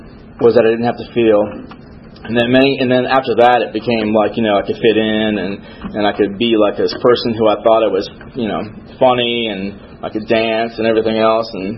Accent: Stone Mountain, Georgia, United States; So we grew up out in Stone Mountain, and my dad was a heavy drinker, and he frightened us a lot.

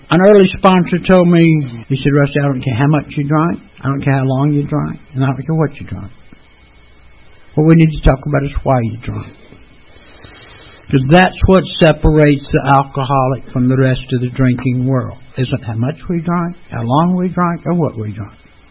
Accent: Atlanta, Georgia, United States; So, anyway, I was raised right here in Atlanta. Went to Northside High School.

